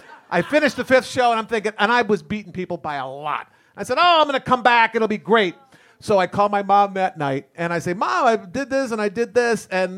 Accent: Chicago, Illinois, United States; I was graduating from UCLA, didn't have a pot to piss in, and I decided, I'm from Chicago

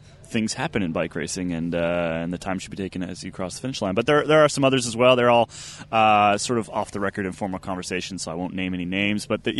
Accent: Vermont, United States; Back in Vermont.

